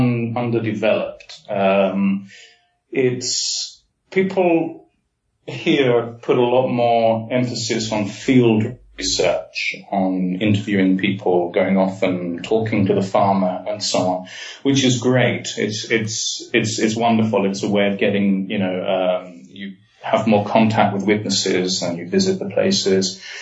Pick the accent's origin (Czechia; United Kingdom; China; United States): United Kingdom; accent: British; moved away; I stopped being so British. I suppose my voice is still very British, but I started a new life in a new culture and in a new language.